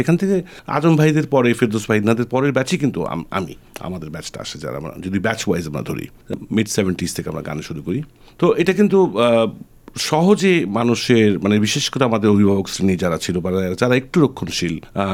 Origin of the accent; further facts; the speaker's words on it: Narayanganj, Dhaka Division, Bangladesh; born there; আমার জন্ম নারায়ণগঞ্জে, এবং সেখানে আমার হাতে খড়ি ছিল নারায়ণগঞ্জ ইংলিশ প্রিপারেটরি স্কুলে।